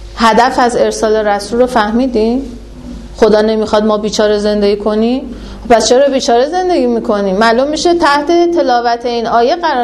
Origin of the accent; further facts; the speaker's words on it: Iran; حالا ما چون ایرانی هستیم امام رضا داریم دیگه، بیشتر میریم مشهد تا نجف.